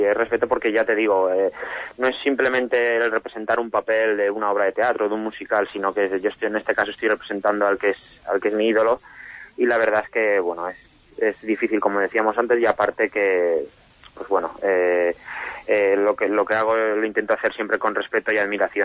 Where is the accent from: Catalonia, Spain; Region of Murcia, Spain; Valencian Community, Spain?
Valencian Community, Spain; porque yo soy valenciano.